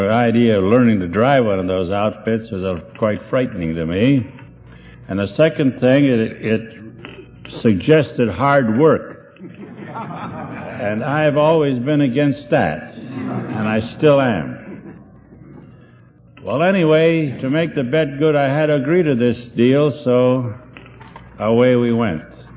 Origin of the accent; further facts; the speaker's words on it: Cleveland, Ohio, United States; Cleveland was my hometown.